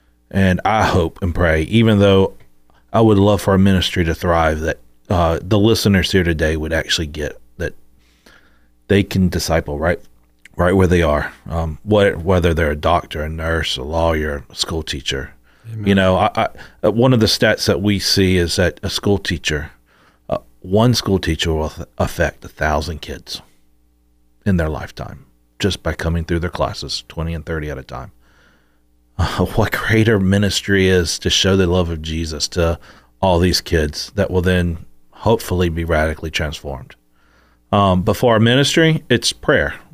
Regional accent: the South, United States; we grew up in the Southern Bible Belt

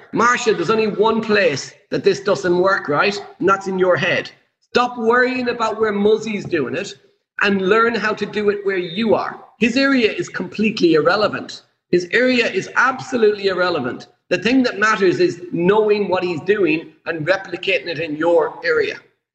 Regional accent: Ireland; English is a second language; Hey, I'm Irish. I can't. English is my second language.

